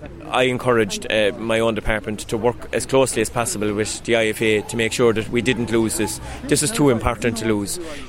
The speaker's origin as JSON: {"language": "English", "country": "Ireland", "said": "So look, this is a tradition. It's part of who we are as Irish people."}